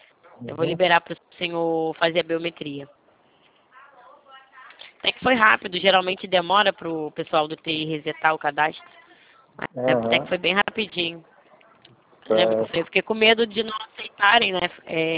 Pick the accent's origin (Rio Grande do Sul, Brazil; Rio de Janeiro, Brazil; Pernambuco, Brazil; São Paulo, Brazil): Rio de Janeiro, Brazil; Mas eu sou do Rio de Janeiro, né?